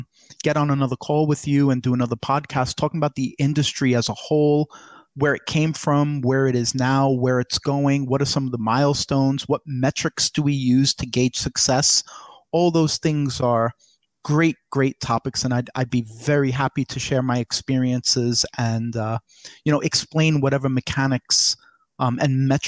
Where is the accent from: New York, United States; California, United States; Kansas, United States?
New York, United States; Brooklyn; I grew up in Brooklyn, New York, almost my entire life.